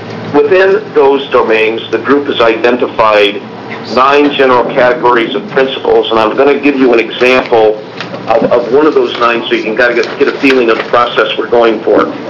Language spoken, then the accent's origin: English; Baker City, Oregon, United States; Okay. Again, for the record … from Baker City.